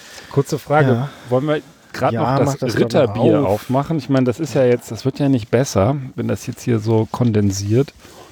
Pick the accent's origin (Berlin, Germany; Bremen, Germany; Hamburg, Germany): Berlin, Germany; born there; Ostdeutscher, und ich bin ja in Berlin geboren, ich hätte ja auch auf der anderen Seite der Mauer geboren sein können